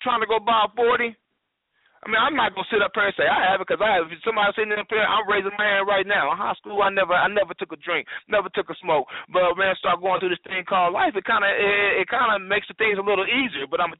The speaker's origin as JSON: {"language": "English", "region": "Oklahoma", "country": "United States", "said": "Ooh, I'm originally from Oklahoma, so I know all about them tornadoes."}